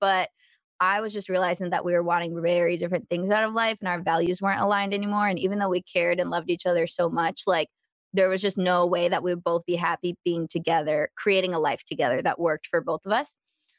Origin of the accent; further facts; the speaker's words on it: San Diego, California, United States; also born or lived in Columbus, Ohio; I'm from San Diego, so it's like a desert. And I ended up randomly moving to Columbus, Ohio in the summer